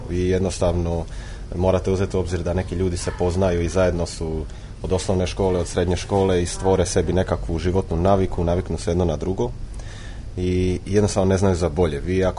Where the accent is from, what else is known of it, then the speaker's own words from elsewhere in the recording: Split, Split-Dalmatia County, Croatia; born there; rođen sam u Splitu.